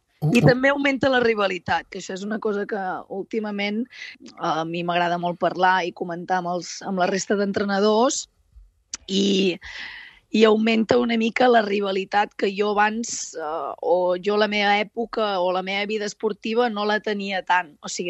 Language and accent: Catalan; Olot, Catalonia, Spain; Soc d'Olot, sí